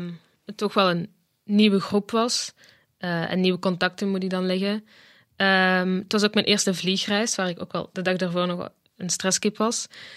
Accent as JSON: {"language": "Dutch", "town": "Veltem", "region": "Flemish Brabant", "country": "Belgium", "said": "Ja, Veltem."}